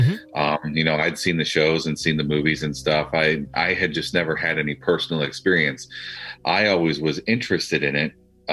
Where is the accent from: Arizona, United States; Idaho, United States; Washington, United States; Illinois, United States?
Arizona, United States; Tucson; moved away as an adult; We're originally from Tucson, Arizona.